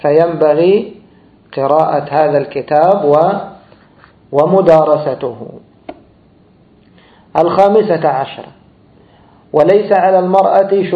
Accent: Egypt; هذا نحن كنا يعني لفظ معروف في بلادنا مصر

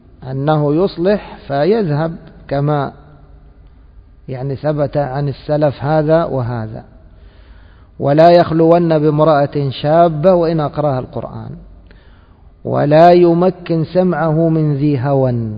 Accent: Egypt; هذا معروف عندنا في مصر، يقولون هذا فلان عرة.

